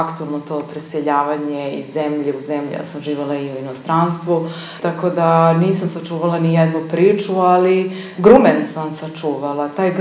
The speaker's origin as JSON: {"language": "Serbian", "town": "Kragujevac", "region": "Šumadija", "country": "Serbia", "tie": "born there", "said": "ja sam rođena ovde u Kragujevcu"}